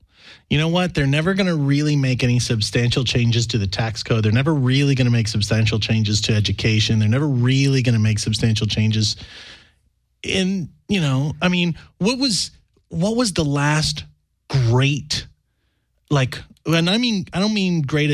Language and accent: English; Georgia, United States; I'll answer that question that way. I'm from Georgia.